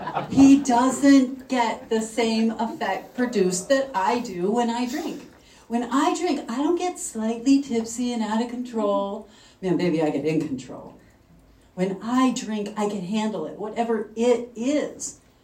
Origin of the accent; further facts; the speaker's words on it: Corpus Christi, Texas, United States; I got sober and I grew up in Corpus Christi, Texas.